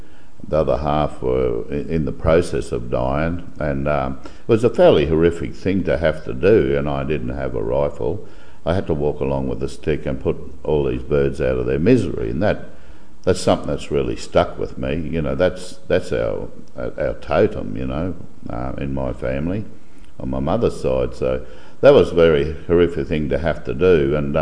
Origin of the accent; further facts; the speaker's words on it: Queensland, Australia; But I think the one thing that does bind us all together is we're all blackfellas and we're all from Queensland.